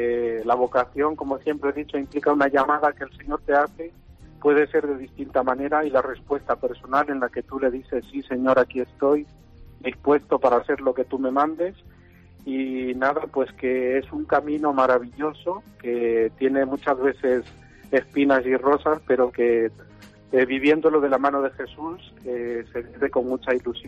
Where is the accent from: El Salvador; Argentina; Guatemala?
Guatemala; now in Spain; yo soy de Guatemala. En España solo se encuentra mi madre y dos tías monjas que son clarisas